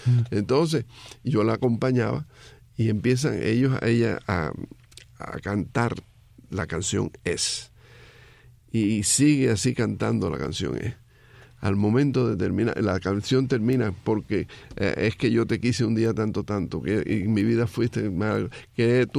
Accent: Cienfuegos, Cuba; Nací en Cienfuegos, me crié siempre en Cienfuegos.

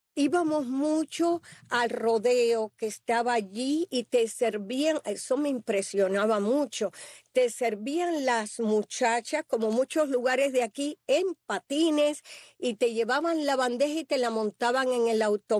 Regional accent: Cuba; also born or lived in Los Angeles / New York; now in Miami, United States; yo tenía presentado para irme de Cuba, yo venía a través de España, y cuando se convierte el éxodo del Mariel, que se produce, mi tío, que me había criado y vivía aquí

